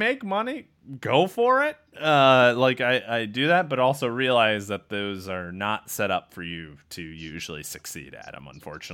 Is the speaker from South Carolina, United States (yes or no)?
no; Traer, Iowa, United States; Because we're from God's country, and that's God's beer. And it's, I don't know, it's the premier beer of Tama County.